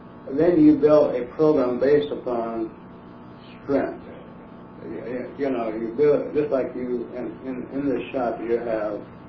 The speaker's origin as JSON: {"language": "English", "region": "Oklahoma", "country": "United States", "said": "And I came from Oklahoma, and my next door neighbor was white. It's no big deal in Oklahoma at all, where I came from, about housing."}